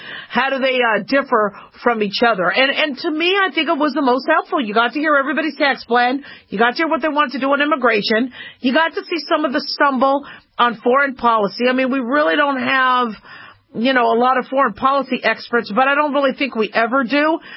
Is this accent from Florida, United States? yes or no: no; Las Vegas, Nevada, United States; I think we have one more of these in Las Vegas, I believe. Yay, my hometown.